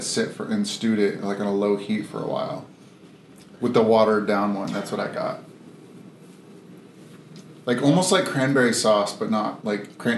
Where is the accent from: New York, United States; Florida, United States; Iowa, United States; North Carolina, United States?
Iowa, United States; Sioux Center; And I grew up in Sioux Center, Iowa. I think it's actually 12 miles away.